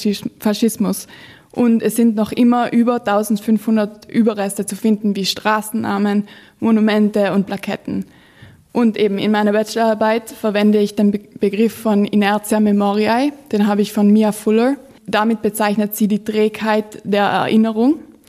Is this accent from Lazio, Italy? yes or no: no; Bolzano, Trentino-Alto Adige, Italy; Also ich bin in Bozen aufgewachsen und habe ziemlich viel Lokalgeschichte gelesen.